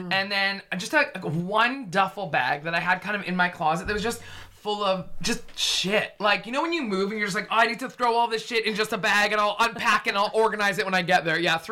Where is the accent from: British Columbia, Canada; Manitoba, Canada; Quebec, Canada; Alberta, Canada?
British Columbia, Canada; Vancouver; also born or lived in Toronto, Canada; now in London, United Kingdom; So I was living in Toronto. I'm from Vancouver.